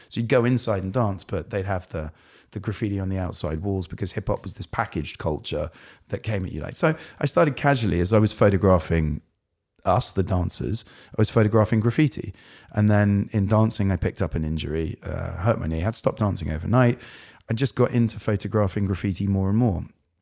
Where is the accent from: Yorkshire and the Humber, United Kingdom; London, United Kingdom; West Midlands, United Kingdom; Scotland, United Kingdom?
London, United Kingdom; I grew up in North London in a small town on the edge of an IKEA. It was inherently really boring.